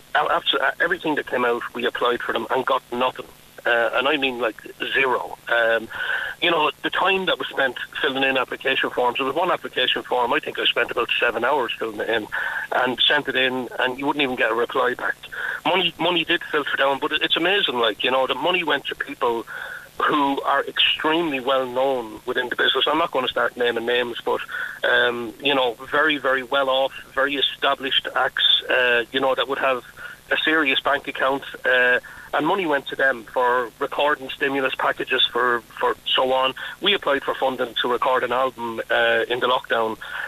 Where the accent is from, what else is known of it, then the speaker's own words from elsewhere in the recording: Wexford, Leinster, Ireland; we're introduced as a Kildare band, even though I'm from Wexford.